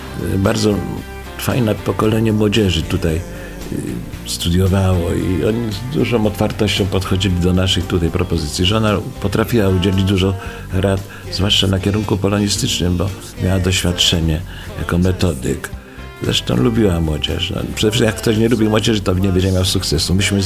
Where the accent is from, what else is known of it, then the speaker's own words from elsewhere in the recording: Ostrów Wielkopolski, Greater Poland Voivodeship, Poland; born there; now in Kalisz, Poland; jestem ostrowiakiem. Urodziłem się w Ostrowie Wielkopolskim. Ale już większość życia spędziłem w Kaliszu. Dzieci wychowałem w Kaliszu